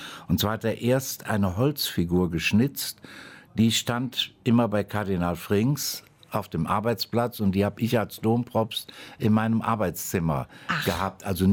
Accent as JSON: {"language": "German", "town": "Düsseldorf", "region": "North Rhine-Westphalia", "country": "Germany", "said": "Was ja Kölsch ist. Als Düsseldorfer kann ich das aber verstehen."}